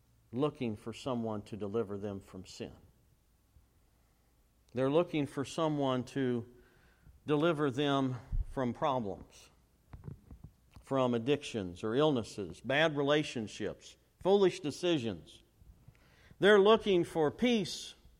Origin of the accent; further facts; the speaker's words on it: Virginia, United States; moved away; Now, when I grew up in Virginia, you didn't see many palm trees, but I know about branches of palm trees now, having lived here for 16 years.